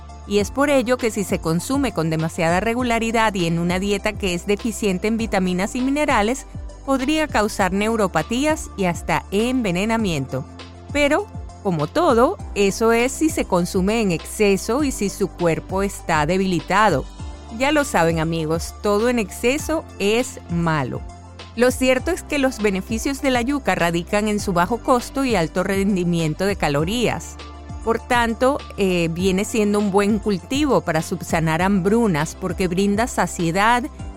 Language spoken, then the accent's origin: Spanish; Venezuela; es un tubérculo que para nosotros en Venezuela es el acompañante que nunca falta en una parrilla o en un asado